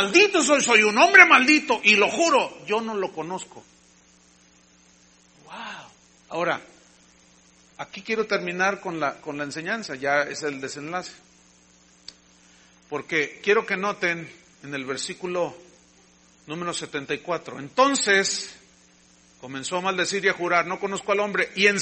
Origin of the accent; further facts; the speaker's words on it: Jalisco, Mexico; Los que somos de aquí de Jalisco tenemos un temple que nosotros no notamos porque, pues, hablamos igual.